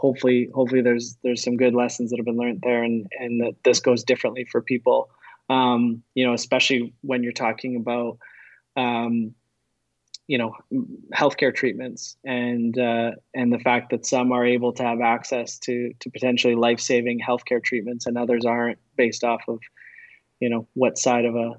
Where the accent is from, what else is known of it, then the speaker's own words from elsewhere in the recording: Canada; Again, as a Canadian watching what goes on with cannabis in the US